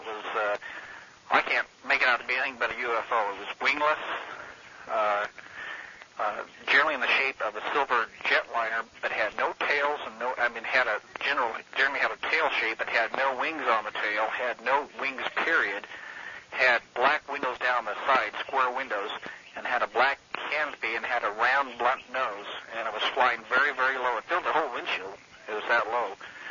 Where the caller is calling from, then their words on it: Bishop, California, United States; Yes. I'm calling from Bishop, California.